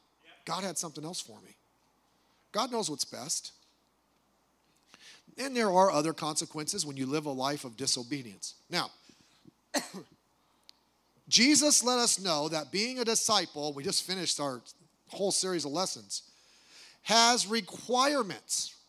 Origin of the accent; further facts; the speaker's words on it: United States; born there; I was born in America.